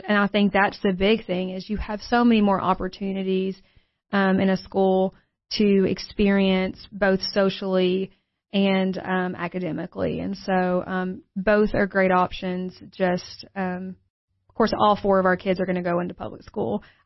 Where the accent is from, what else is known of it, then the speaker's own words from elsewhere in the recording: Cookeville, Tennessee, United States; I was born and raised in Cookeville. So, yes, been here for 33 years.